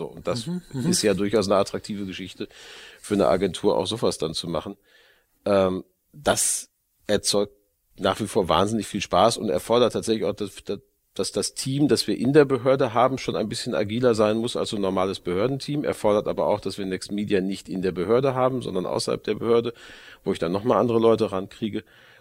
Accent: Hamburg, Germany; Und mindestens seitdem haben wir als Hamburger kein Problem damit, mit Kultur auch Geld zu verdienen.

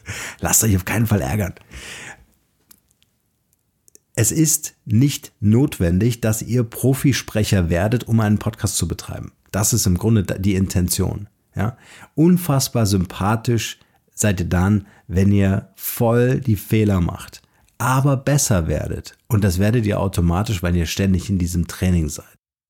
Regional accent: Bavaria, Germany; ich komme aus Bayern

